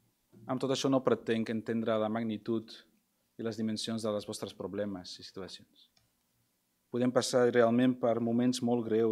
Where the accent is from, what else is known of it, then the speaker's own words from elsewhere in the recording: Belgium; Catalan is a second language; Soc de Bèlgica, com sabeu, no? I fem tot a bici.